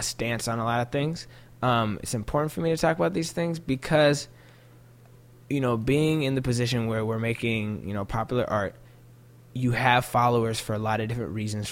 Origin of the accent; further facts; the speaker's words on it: Shoreline, Washington, United States; also born or lived in Seattle; I was born in the Capitol Hill Group Health. Okay. And then I grew up around Fremont the first few years of my life, and then I lived in Shoreline for most of my youth.